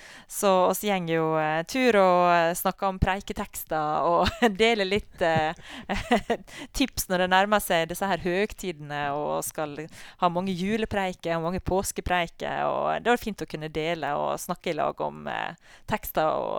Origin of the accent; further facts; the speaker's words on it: Valderøya, Møre og Romsdal, Norway; jeg vokste opp på Valdrøya, sammen med foreldrene mine og tre søsken. To brødre og en søster. Ja. Så der hadde jeg mine første gode år, og bodde der ganske lenge, og flyttet vekk når jeg studerte, og så flyttet jeg tilbake igjen til Valdrøya.